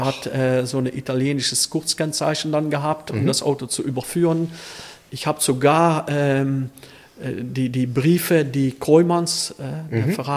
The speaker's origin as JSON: {"language": "German", "town": "Elsloo", "region": "Limburg", "country": "Netherlands", "said": "ich komme aus Elsloo"}